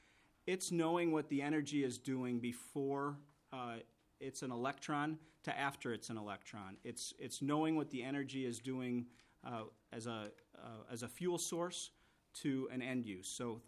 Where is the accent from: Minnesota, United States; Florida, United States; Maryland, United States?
Minnesota, United States; St. Louis Park; And I'm a born and raised in St. Louis Park, so I'm a longtime Minnesota resident.